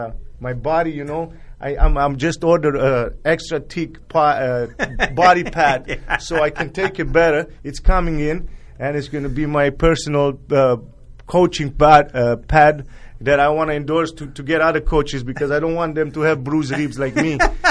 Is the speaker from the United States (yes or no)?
no; Romania; I'm going to take them to see Dracula, to visit the Dracula Castle as well in my hometown as well.